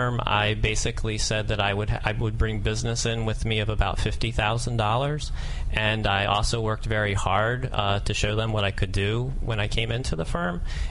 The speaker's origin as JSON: {"language": "English", "region": "Maryland", "country": "United States", "tie": "born or raised there", "said": "I grew up in Maryland, born and raised here. I went to the University of Maryland as well."}